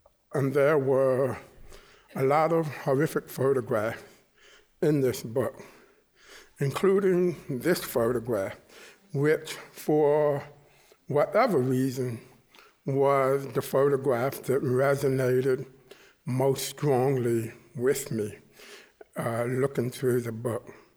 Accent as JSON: {"language": "English", "region": "New York", "country": "United States", "tie": "born or raised there", "said": "the church that I grew up in New York."}